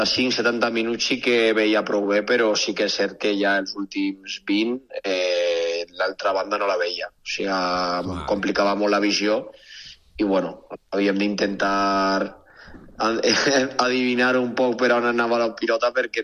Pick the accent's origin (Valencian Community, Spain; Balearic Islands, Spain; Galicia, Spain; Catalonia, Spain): Valencian Community, Spain; Vila-real; podem estar jugant ara mateix en el futbol professional i que som de Vila-real